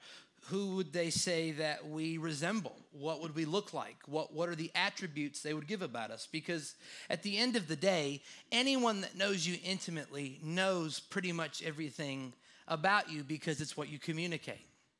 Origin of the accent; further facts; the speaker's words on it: Chattanooga, Tennessee, United States; So I always say Chattanooga just because I think like basically from Lafayette and then Hickson and Ottawa, I draw a big circle in my brain and call that Chattanooga.